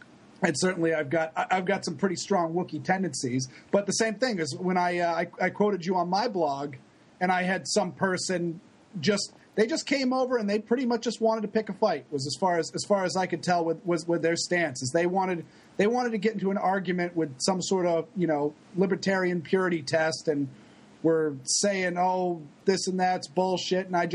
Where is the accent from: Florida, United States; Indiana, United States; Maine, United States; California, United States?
Maine, United States; when I was growing up in Maine, we had an independent governor